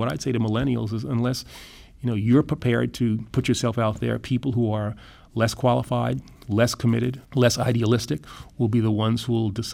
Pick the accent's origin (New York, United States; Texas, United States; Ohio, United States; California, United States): New York, United States; New York City; I grew up in New York City